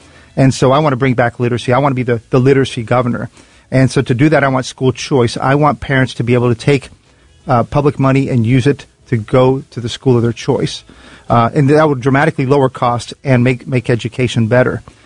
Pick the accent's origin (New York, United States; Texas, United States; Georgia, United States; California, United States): Georgia, United States; now in Illinois; But, I grew up in Georgia many years, so not a lot of Polish people there.